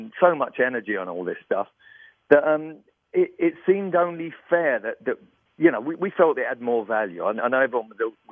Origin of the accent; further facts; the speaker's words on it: London, United Kingdom; I'm from London